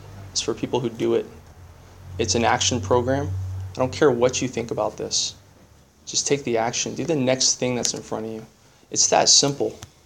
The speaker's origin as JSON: {"language": "English", "town": "Santa Maria", "region": "California", "country": "United States", "tie": "born or raised there", "also_born_or_lived": "San Francisco", "said": "used to think I can't ever get sober in my hometown because Santa Maria AA is really small and it's not that good."}